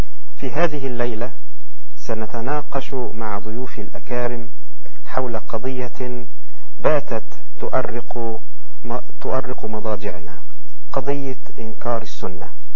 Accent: Egypt; نحن تربينا في مصر

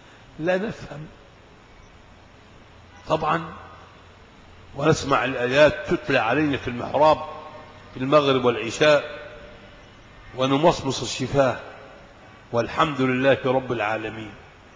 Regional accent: Egypt; كشف الوجه كان يعد مذمة في قرانا، في قرى مصر قبل ثورة 52

